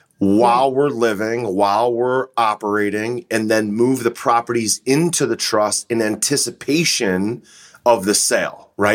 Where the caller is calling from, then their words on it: Cleveland, Ohio, United States; I'm recording from Cleveland, Ohio, which is a fantastic area, but it's not Phoenix.